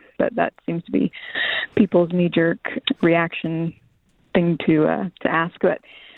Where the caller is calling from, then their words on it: Vashon, Washington, United States; I'm calling from Seattle. Actually, Vashon.